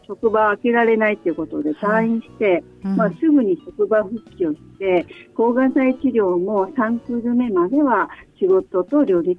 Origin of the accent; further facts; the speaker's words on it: Hyogo, Japan; also born or lived in Osaka; now in Akashi, Japan; 私は大阪生まれの、兵庫県育ちで、主人の実家が北海道にあります。現在介護規制で帰ってきています。で、私の住まいは普段は兵庫県明石市で、あります。